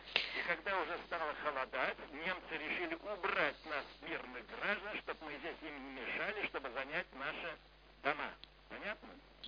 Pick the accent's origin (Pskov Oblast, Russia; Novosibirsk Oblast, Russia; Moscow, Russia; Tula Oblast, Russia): Pskov Oblast, Russia; И мы решили возвращаться в свои родные пенаты, а я из Псковской области, там, где наш был дом когда-то, который мы сюда перевели, мы решили ехать в Псковскую область.